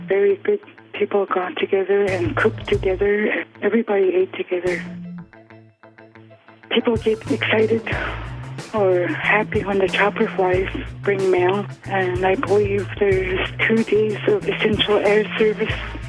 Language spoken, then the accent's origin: English; Gambell, Alaska, United States; now in Diomede, United States; I'm originally from Gambell, but I live here in Diomede.